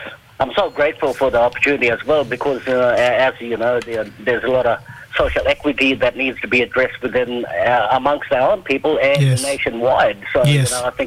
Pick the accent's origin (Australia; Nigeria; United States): Australia; Hopevale, Queensland; first language Guugu Yimithirr; Yeah, I'm from Hopewell. I'm a Bulkunwara person, speak the Kukiemidan language. I'm sitting here in the Hopewell